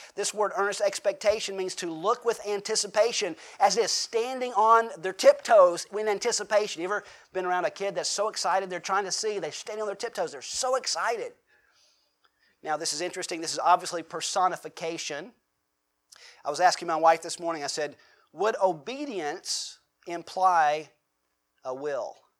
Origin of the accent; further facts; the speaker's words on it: the South, United States; Now, growing up in the South, we use it a little differently. We use the word "reckon."